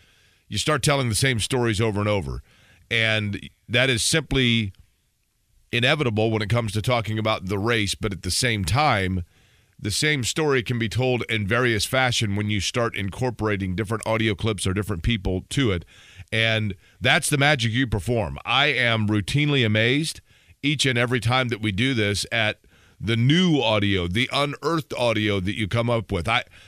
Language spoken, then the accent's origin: English; Indianapolis, Indiana, United States; as was I growing up in Indianapolis